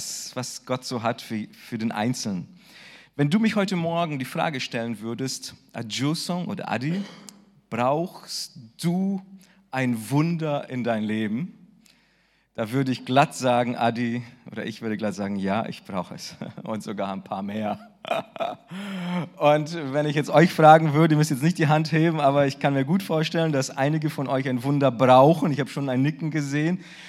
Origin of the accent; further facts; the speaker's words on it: Rödinghausen, North Rhine-Westphalia, Germany; Ich komme aus Rödinghausen, aus einem Dorf, nicht mal 10.000 Einwohner. Im Vergleich zu Bremen richtig klein